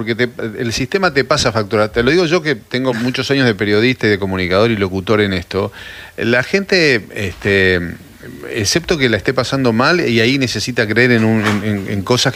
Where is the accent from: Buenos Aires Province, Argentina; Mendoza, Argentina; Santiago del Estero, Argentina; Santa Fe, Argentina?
Santa Fe, Argentina; yo soy de Santa Fe, oriundo, pero mi madre es entrerriana, es de Concepción del Uruguay.